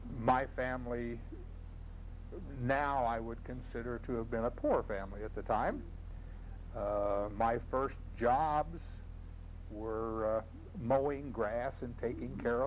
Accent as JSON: {"language": "English", "town": "Decatur", "country": "United States", "tie": "born or raised there", "said": "I was born and raised in Decatur."}